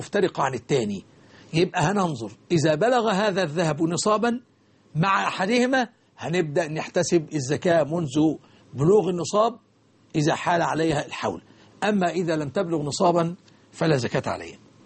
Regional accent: Egypt; عندنا في مصر

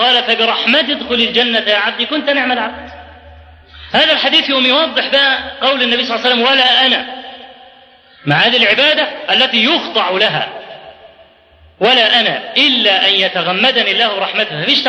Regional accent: Kafr El Sheikh Governorate, Egypt; وبندور في البلد عندنا في كفر الشيخ على مكان للمسجد

